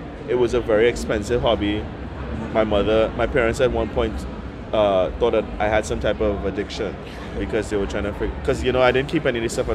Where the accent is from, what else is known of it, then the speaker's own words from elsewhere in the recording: Trinidad & Tobago; growing up in Trinidad and Tobago, we listened to there's a lot of pop music on the radio, you know.